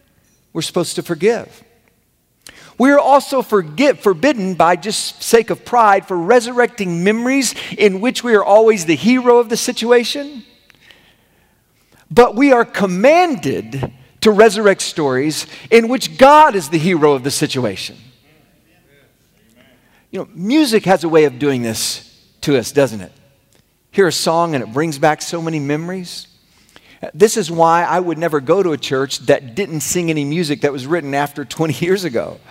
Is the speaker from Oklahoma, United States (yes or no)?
yes; Oklahoma, United States; I was from Oklahoma, grew up in this area, but they accepted me up there.